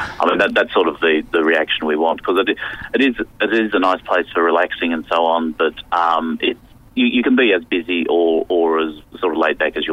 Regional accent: Sydney, New South Wales, Australia; Well, I'm originally from Sydney

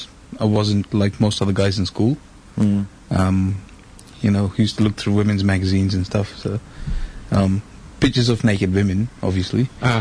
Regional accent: Bangalore, Karnataka, India; From Bangalore in India.

